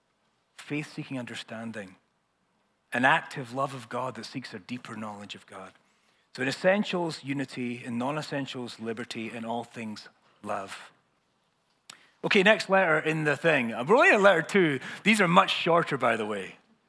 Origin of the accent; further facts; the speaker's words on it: Scotland, United Kingdom; and not just because I'm Scottish and I have to, as a condition for passport owner.